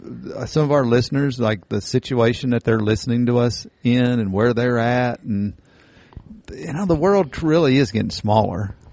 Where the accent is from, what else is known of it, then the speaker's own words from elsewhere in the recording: Kentucky, United States; We're a bunch of hillbillies from Kentucky.